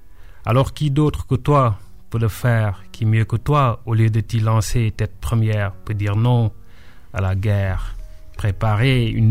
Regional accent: Dakar, Senegal; suis de Anne. Anne, c'est un village de Anne Belair qui est à Dakar. Donc c'est un village à côté de la mer où la principale activité c'est la pêche.

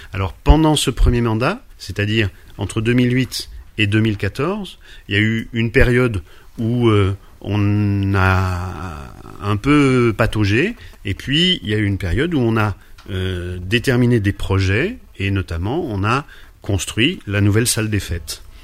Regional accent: Lyon, Auvergne-Rhône-Alpes, France; also born or lived in Savoie; now in Sucieu, France; je ne suis pas originaire de Sucieux, je suis originaire de Lyon et j'ai grandi entre Lyon et la Savoie et puis en 1994, je suis venu m'installer à Sucieux avec mon épouse et mon fils.

